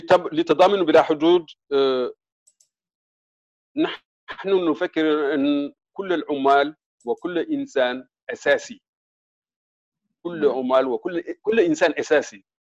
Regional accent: Mauritania; also born or lived in United States; now in Canada; أنا أصلاً موريتاني، أنا كنت في موريتاني وعشت 16 سنوات في في في في في أمريكا

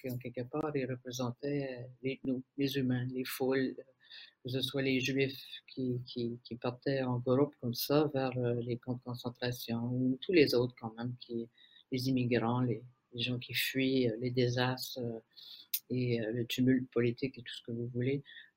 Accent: Canada; C'est moi qui l'ai fait, moi je suis acadienne.

